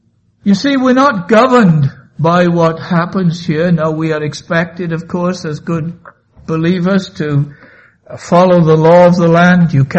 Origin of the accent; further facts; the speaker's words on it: Wales, United Kingdom; I'm a Welshman. We speak fast